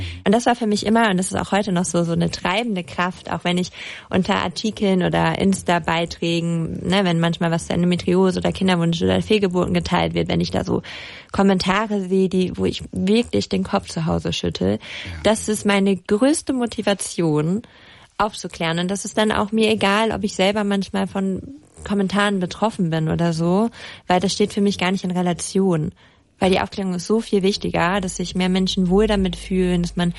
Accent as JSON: {"language": "German", "region": "Lower Saxony", "country": "Germany", "said": "ich komme ja aus Ostfriesland"}